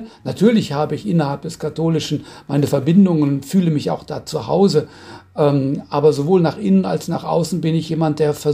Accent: Frankfurt, Hesse, Germany; now in Rheingau, Germany; jetzt im Rheingau bin ich seit über 18 Jahren und bin da also als Frankfurter fast heimisch

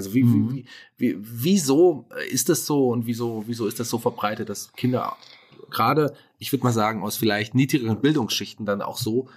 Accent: Fulda, Hesse, Germany; born there; Ich habe ja in Fulda studiert, bin gebürtiger Fulderer. Soziale Arbeit habe ich übrigens studiert in Fulda

